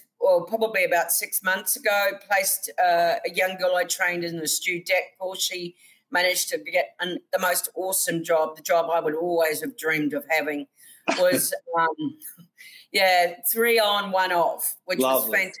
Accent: New Zealand; now in Australia; I'm a bit of a trader because I'm originally from New Zealand.

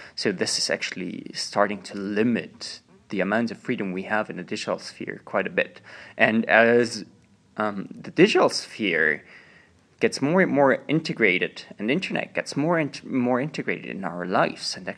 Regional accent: Vienna, Austria; I'm from Vienna, mostly.

